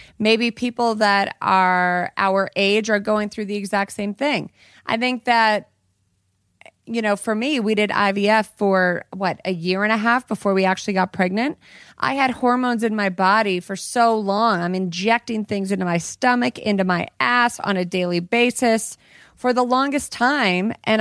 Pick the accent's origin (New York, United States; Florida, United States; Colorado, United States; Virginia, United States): Colorado, United States; In my home state, where I'm from.